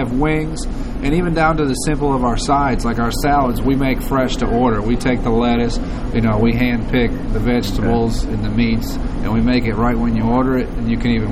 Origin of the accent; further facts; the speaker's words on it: Michigan, United States; Correct. Yeah, we were born and raised in Michigan.